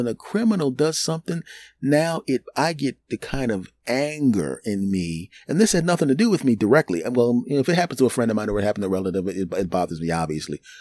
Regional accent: Philadelphia, Pennsylvania, United States; Now, my relative is several miles south in my hometown of Philadelphia.

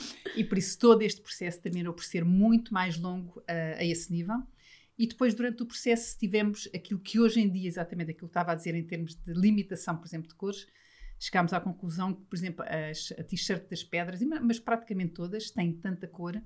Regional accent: Portugal; eu costumo dizer, nós somos portugueses, somos todos muito relacionais

